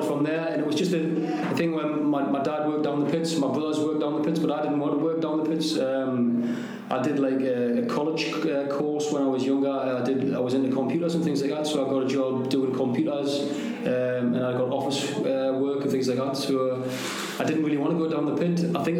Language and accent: English; Ashington, North East England, United Kingdom; It was because obviously we're from Ashington as well, which is where Jackie and Bobby Charlton are from, Jackie Milburn.